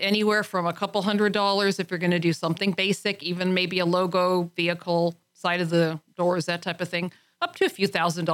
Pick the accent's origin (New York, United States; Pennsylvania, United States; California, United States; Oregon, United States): California, United States; we grew up in Southern California.